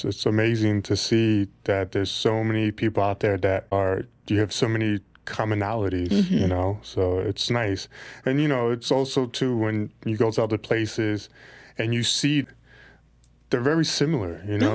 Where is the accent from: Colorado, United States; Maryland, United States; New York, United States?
New York, United States; Bronx; now in Florida, United States; I mean, I'm a kid from the Bronx, so I mean, coming out the city and just I was stationed in North Carolina, so just that was new to me, to be in the South, you know?